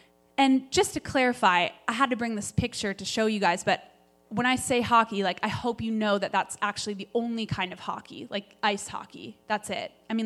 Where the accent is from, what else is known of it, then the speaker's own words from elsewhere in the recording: Minnesota, United States; Well, a lot of you guys know that I'm from Minnesota.